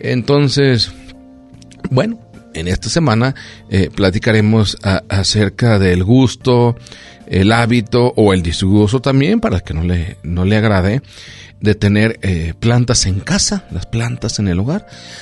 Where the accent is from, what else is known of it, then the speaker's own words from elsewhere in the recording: La Barca, Jalisco, Mexico; Yo recuerdo, estaba chico y había una vecina allá en La Barca, donde yo nací.